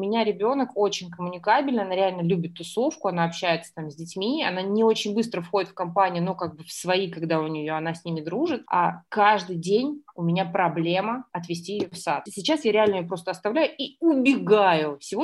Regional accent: Sevastopol, Crimea, Ukraine; now in Moscow, Russia; Да, я сама из Крыма, из Севастополя, но я очень давно уехала в Москву и уже как бы больше, чем полжизни живу здесь.

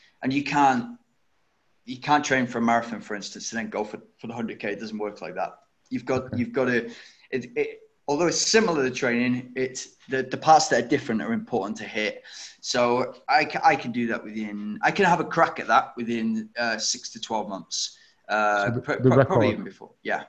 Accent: Manchester, North West England, United Kingdom; I grew up in Manchester

